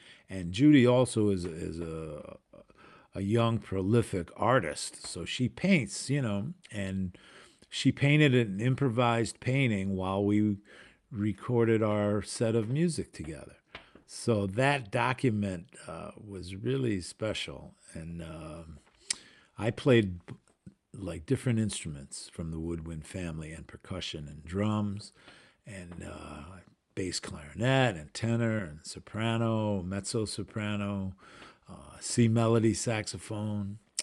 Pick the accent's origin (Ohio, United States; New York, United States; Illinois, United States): Ohio, United States; Cleveland; growing up in Cleveland, you know, my dad was one of the leading tenor players around Cleveland in his day.